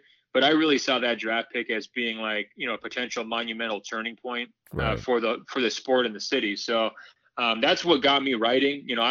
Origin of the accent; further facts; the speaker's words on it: Portland, Oregon, United States; Yeah, you know, growing up, like, I was, like, right smack in the age of being, like, a Michael Jordan stan, you know?